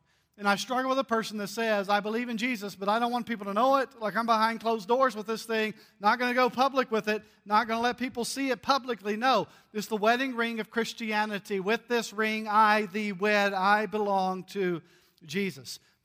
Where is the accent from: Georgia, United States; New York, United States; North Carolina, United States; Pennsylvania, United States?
North Carolina, United States; now in Alabama, United States; because I grew up in North Carolina, so I'm a big Tar Heels fan, for those that don't know. And I know I live in Alabama, but that's just the way it is.